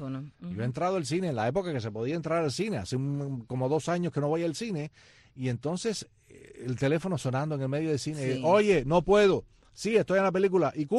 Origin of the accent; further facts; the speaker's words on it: Cuba; moved away; Y aprendemos, cuando salimos de Cuba, aprendemos que en una cola tú vas detrás del otro, no al lado del otro.